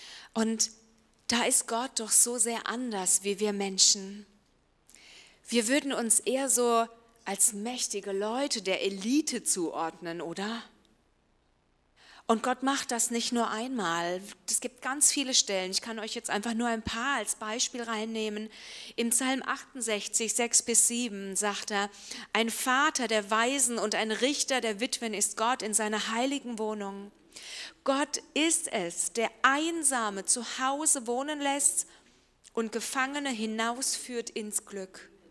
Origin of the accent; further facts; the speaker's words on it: Landau, Rhineland-Palatinate, Germany; also born or lived in Paris / Haiti; Ich bin in Landau groß geworden, hier in der Pfalz, und habe soziale Arbeit studiert in Ludwigshafen. Und wir waren dann 2 Jahre in Paris und 8 Jahre vor Ort in Haiti